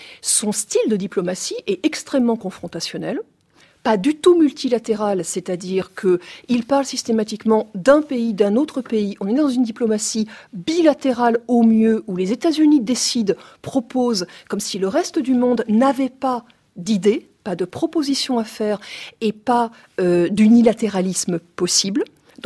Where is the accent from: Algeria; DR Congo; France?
France; je suis française